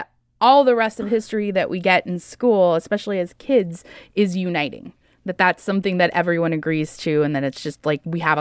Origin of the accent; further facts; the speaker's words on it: California, United States; I grew up in Orange County. So it's like right mm-hmm. there in LA, near home.